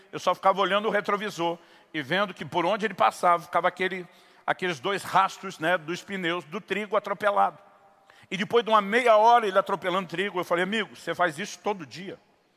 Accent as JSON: {"language": "Portuguese", "town": "Campinas", "region": "São Paulo", "country": "Brazil", "tie": "born or raised there", "moved": "yes", "said": "mudei para o Paraná, estou no Paraná desde dezembro de 93, eu saí de Campinas, estado de São Paulo, que é a segunda maior cidade do maior estado. Eu cresci na selva de pedra, não conhecia nada da agricultura."}